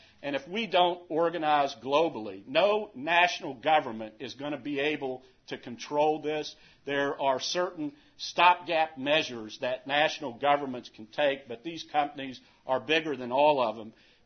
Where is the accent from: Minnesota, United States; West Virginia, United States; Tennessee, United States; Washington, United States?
West Virginia, United States; You know, I grew up in West Virginia a number of years ago